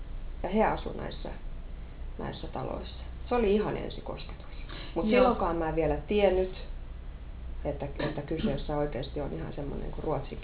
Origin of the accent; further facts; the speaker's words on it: Helsinki, Uusimaa, Finland; Sitten Kruunuhaastahan mä olin kotoisin.